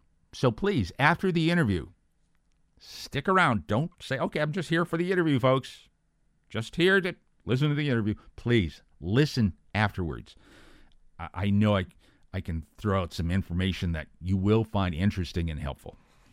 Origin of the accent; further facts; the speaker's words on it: Boston, Massachusetts, United States; now in Toronto, Canada; Yeah, I'm from Boston, but I live in the Toronto area.